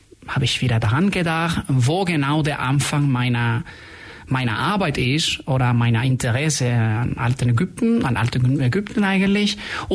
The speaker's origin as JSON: {"language": "German", "country": "Spain", "also_born_or_lived": "France", "second_language": "German", "moved": "as an adult", "said": "also ich bin Spanier. Aber seitdem ich 21 Jahre alt war, habe ich nicht mehr in Spanien gewohnt"}